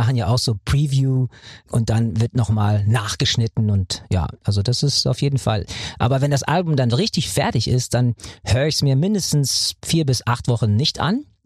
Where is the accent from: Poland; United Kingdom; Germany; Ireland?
Ireland; Ich bin halt ein Ire, I'm an old white man.